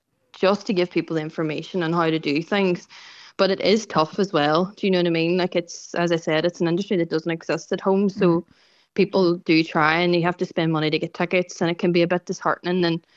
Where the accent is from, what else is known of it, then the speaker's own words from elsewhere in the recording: Ireland; I suppose we're very lucky as Irish people. We get to come here and get the opportunity to get these jobs.